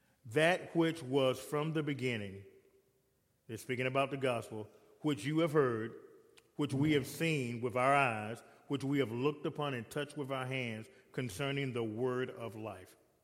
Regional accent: the South, United States; I'm from the South, like you said

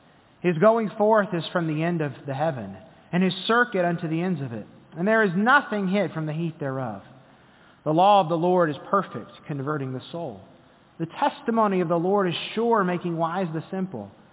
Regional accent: the South, United States; Now, I grew up in the South, and so in some of my church services, glory was a little more used in a few different ways.

